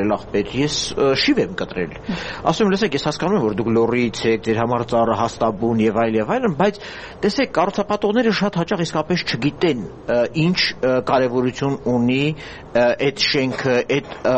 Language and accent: Armenian; Yerevan, Armenia; նաեւ որպես երևանցի